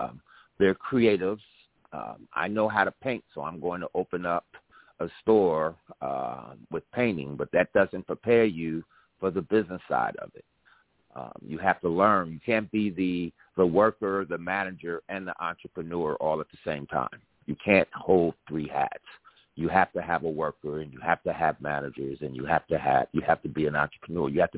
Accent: New Jersey, United States; Because I can remember black-owned businesses that reminded me, I'm from Jersey

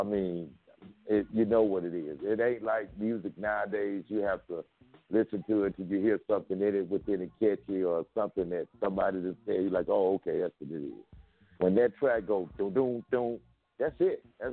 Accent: the South, United States; like I said, I'm from the South, and to me, that track was like a West Coast Southern track. It represented where we from.

